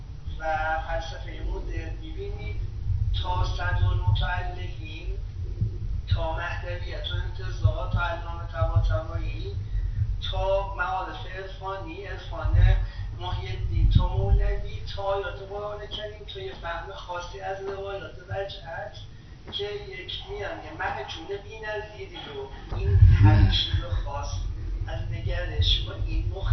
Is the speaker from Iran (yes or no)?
yes; Isfahan, Iran; حالا ما که اصفهانی هستیم از دوره نوجوانی ایشون رو میشناسیم